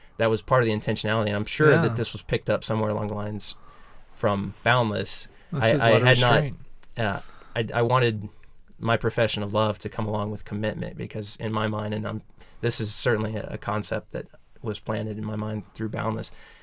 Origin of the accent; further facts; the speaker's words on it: Missouri, United States; I went back to my home state of Missouri